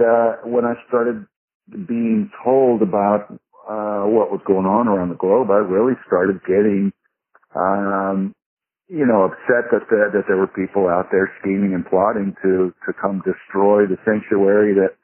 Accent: Texas, United States; I grew up in Southern Texas, and I had a rough boyhood, which was typical back there, football, martial arts tournaments.

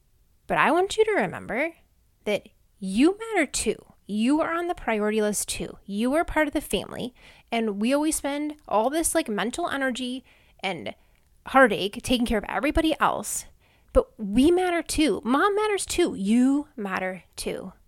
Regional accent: Midwest, United States; now in Houston, United States; I know I grew up in the Midwest, but I've been here longer now, so this is now my hometown, sort of.

